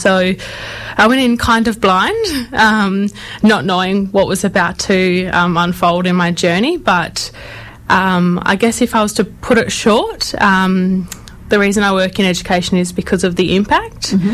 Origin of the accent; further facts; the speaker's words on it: Middle Swan, Western Australia, Australia; I was actually born and raised on Whadjuk country of the Noongar Nation, born just not far from here in Middle Swan. My family come from Mount Isa in Queensland, so I'm a proud Kalkadoon woman.